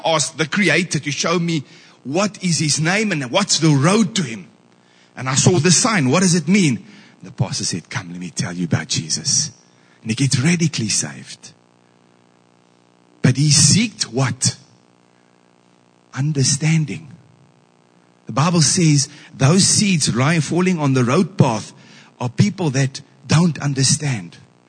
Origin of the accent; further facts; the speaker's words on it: Kroonstad, Free State, South Africa; I flew up from Hopefield to Joburg, went to Kroonstad. I grew up in Kroonstad.